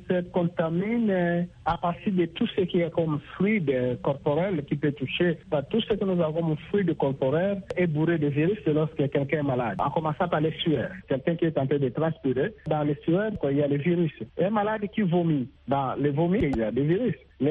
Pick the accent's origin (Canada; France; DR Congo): DR Congo; chez nous en République démocratique du Congo